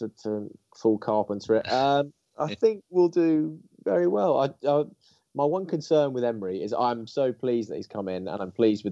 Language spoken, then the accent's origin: English; Bedford, East of England, United Kingdom; I'm 26. I'm from Bedford.